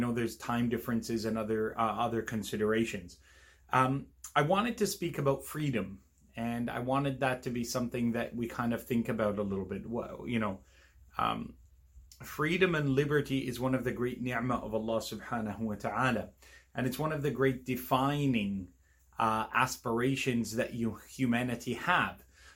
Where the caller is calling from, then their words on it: Perth, Western Australia, Australia; I come to you live from Perth, Western Australia, here.